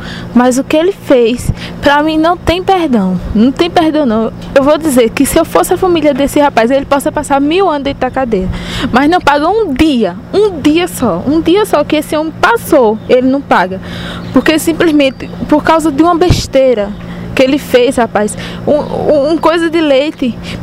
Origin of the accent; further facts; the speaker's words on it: Limoeiro, Brazil; now in Santa Cruz, Brazil; Nós somos de Limoeiro.